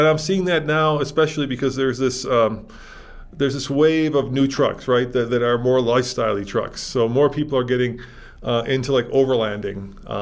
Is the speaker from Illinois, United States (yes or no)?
yes; Chicago, Illinois, United States; Here in Colorado, and I don't know, you know, I grew up in Chicago, so it's a little different there